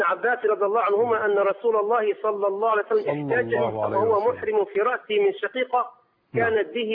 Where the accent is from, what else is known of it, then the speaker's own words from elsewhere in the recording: Upper Egypt, Egypt; البرتقال واليوسفي والتفند عندنا في الصعيد